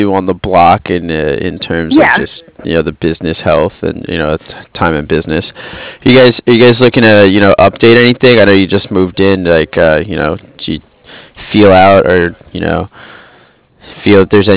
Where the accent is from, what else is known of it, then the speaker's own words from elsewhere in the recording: New York, United States; now in San Diego, United States; I'm originally from New York, so like people tell me San Diego is expensive.